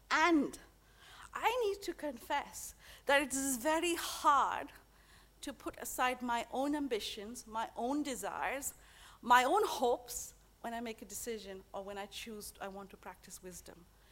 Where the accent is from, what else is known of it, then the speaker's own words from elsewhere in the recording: India; I come from India, and we have a lot of wise men who say a lot of wise things.